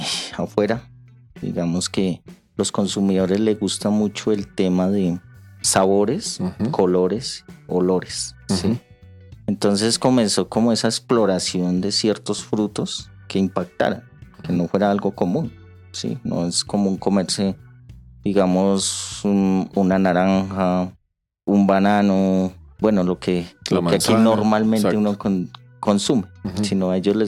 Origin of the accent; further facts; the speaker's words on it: Sogamoso, Boyacá, Colombia; moved away as an adult; now in Bogotá, Colombia; cuando salí de la universidad, yo soy de Sogamoso, Boyacá, migré, digamos que por opciones de trabajo hacia Bogotá